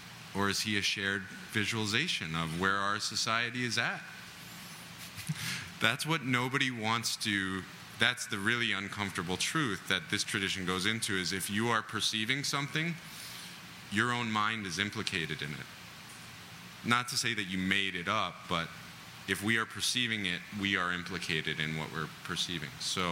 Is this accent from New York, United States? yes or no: yes; New York, United States; It's like growing up in New York. There's certain things about growing up in New York in the 80s and 90s that are shared.